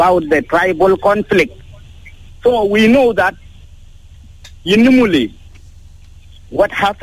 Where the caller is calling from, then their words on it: Bor, Jonglei, South Sudan; I'm calling from Bor.